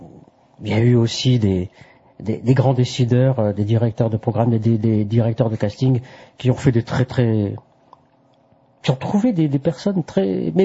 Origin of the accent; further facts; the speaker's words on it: France; Nous, les Français, nous adorons les accents quelque peu exotiques.